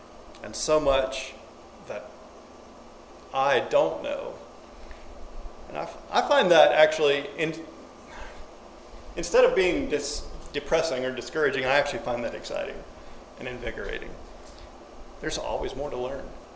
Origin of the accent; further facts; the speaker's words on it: Arkansas, United States; I don't know that I know some of you, and I haven't met many of you. I'm from Arkansas. I teach school in Harrison, Arkansas at the Hillcrest Christian School.